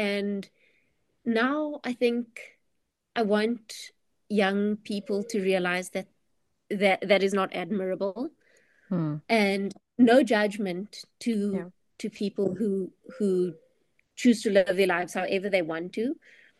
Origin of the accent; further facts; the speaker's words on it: George, Western Cape, South Africa; I'm from George, and we kind of like grew up thinking